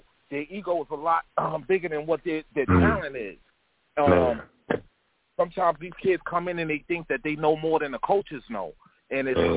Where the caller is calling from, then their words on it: Orlando, Florida, United States; Yes, Orlando, Florida.